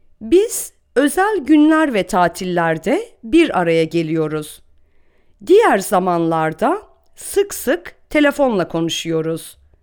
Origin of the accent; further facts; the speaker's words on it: Samsun, Turkey; now in Istanbul, Turkey; Ben 19 yaşındayım. Samsunluyum. İstanbul Üniversitesi'nde Kimya Mühendisliği bölümünde okuyorum. Şimdi 2. sınıftayım. Benim ailem Samsun'da yaşıyor.